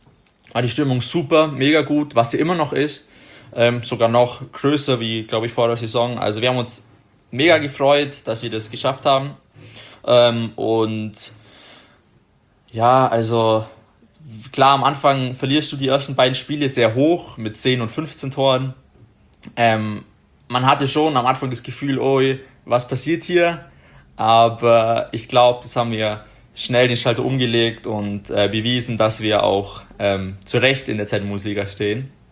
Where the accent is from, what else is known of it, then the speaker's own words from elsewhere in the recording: Ottobeuren, Bavaria, Germany; dass sie gegen Otto Beuern gespielt haben, da wo ich herkomme.